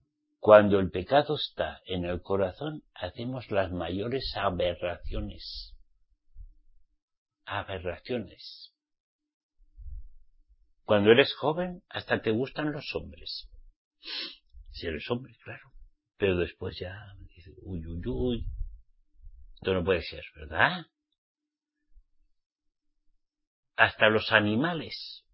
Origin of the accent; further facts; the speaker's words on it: Spain; born there; Yo soy español, Yo nací en España, Mi papá y mi mamá me trajeron en España